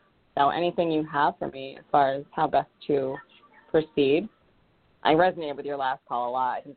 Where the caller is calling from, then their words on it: Rhode Island, United States; I'm calling from Rhode Island